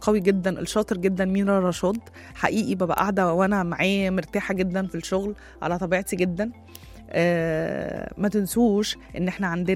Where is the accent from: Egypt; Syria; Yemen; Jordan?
Egypt; مبسوطة جدا جدا جدا ان انا مصرية